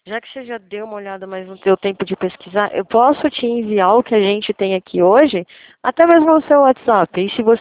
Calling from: São Paulo, Brazil; aqui do interior de São Paulo, é 19.

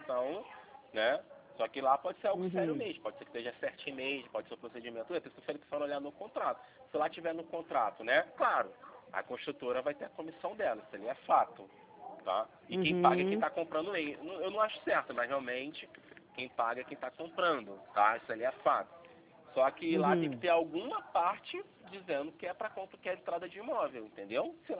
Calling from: Rio de Janeiro, Brazil; Eu falo do Rio de Janeiro.

